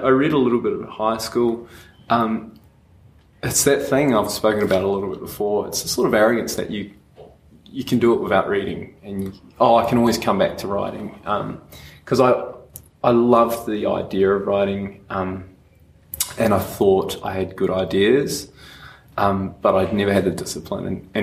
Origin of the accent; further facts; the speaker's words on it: New Zealand; now in Melbourne, Australia; I'm a Kiwi originally. I moved to Melbourne about 2007. I moved back to New Zealand